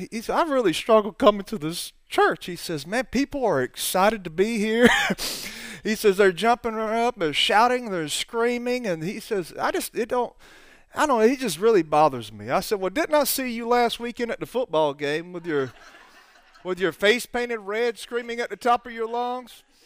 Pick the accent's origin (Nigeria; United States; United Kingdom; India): United States; Alabama; I'm from Alabama, so it's roll tide, bro. I mean, football's a big thing there.